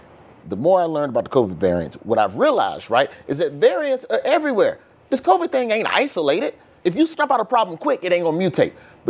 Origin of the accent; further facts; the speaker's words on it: Alabama, United States; I'm from Alabama. I'm the tornado expert.